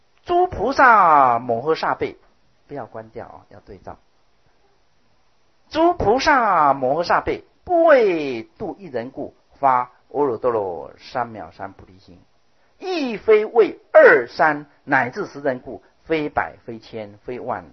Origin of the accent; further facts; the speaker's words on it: China; 因为我们中国人不熟悉这些这个算术的这个单位